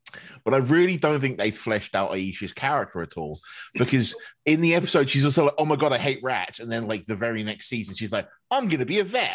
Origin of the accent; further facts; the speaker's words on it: England, United Kingdom; I am English, and therefore I am a Time Lord.